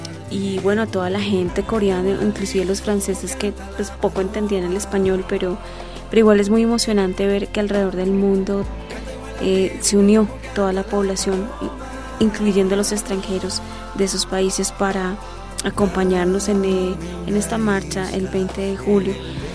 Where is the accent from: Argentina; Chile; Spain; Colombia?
Colombia